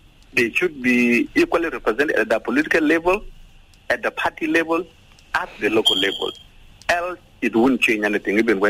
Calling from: Rumbek, Lakes, South Sudan; I'm calling from Rumbek.

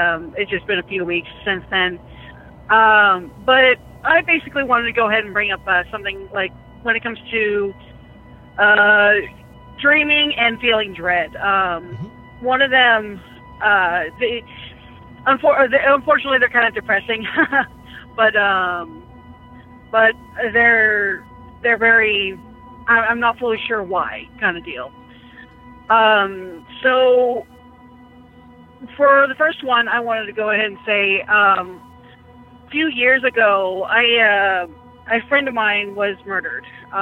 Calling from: California, United States; I'm from California.

